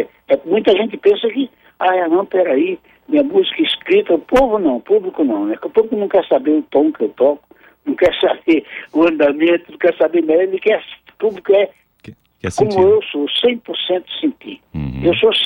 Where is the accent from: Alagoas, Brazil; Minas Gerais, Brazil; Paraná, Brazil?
Alagoas, Brazil; Lagoa da Canoa; born there; desde a minha Lagoa da Canoa, da onde eu pisei, de onde eu nasci. Lagoa da Canoa e Olho d'Água da Canoa.